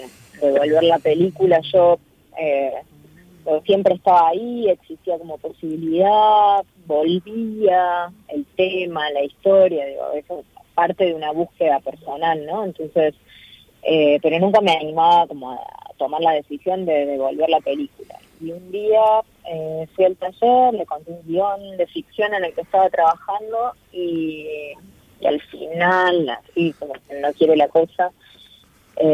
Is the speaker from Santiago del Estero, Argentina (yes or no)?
no; Córdoba, Argentina; born there; Yo nací en Córdoba, estudié letras en la Universidad Nacional de Córdoba, me formé, después vine acá.